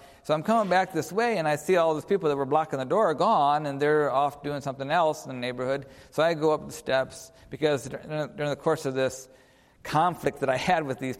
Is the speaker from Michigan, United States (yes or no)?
yes; Lansing, Michigan, United States; When I was in Lansing, Michigan, I grew up in Lansing, Michigan, and as a teenager, helped with some of the ministries there.